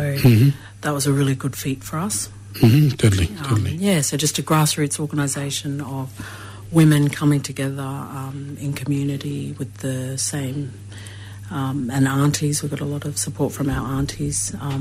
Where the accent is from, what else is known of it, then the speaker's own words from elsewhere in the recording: Brisbane, Queensland, Australia; also born or lived in Hervey Bay; I'm a descendant of the Garawa and Butchala Nations, and I'm born and bred in Brisbane on Turrbal country.